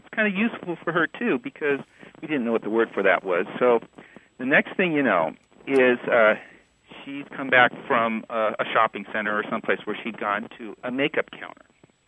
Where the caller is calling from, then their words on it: Dallas, Texas, United States; I'm calling from Dallas, Texas.